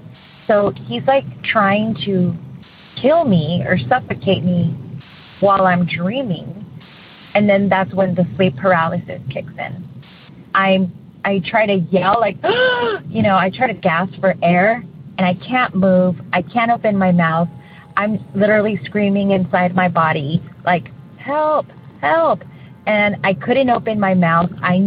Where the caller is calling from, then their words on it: San Diego, California, United States; I'm from San Diego, and I love your show.